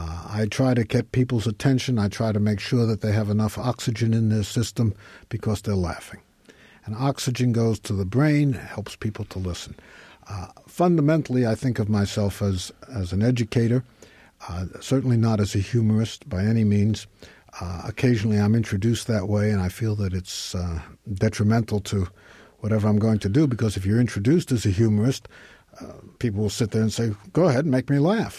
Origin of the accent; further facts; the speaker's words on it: Brooklyn, New York, United States; I'm from Brooklyn, and we had very, very strong partisan feelings